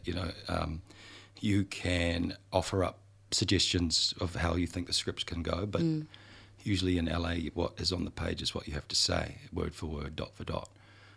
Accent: Auckland, New Zealand; moved away; also born or lived in Sydney / Melbourne; I was born and based in West Auckland and I still, you know, hang out there and it's got a special place in my heart.

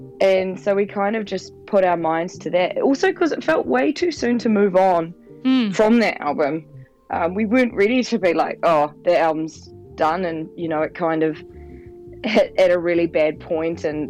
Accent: Christchurch, Canterbury, New Zealand; I am in Christchurch, so I'm back in my hometown.

